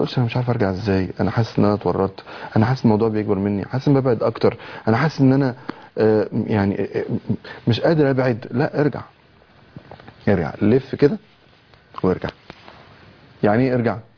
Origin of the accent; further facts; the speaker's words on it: Egypt; انتوا عارفين المقابر عندنا في مصر غير المقابر في البلاد العربية.